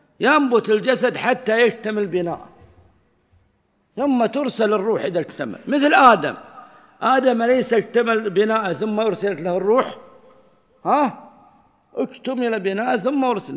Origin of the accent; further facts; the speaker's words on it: Saudi Arabia; عندنا في السعودية